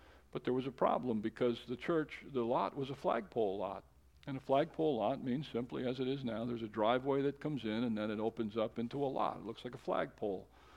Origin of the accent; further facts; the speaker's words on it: Emmaus, Pennsylvania, United States; now in Philadelphia, United States; I grew up in Emmaus. I didn't go much out of Emmaus, you know, but landed in Philadelphia. I'm living in Philadelphia.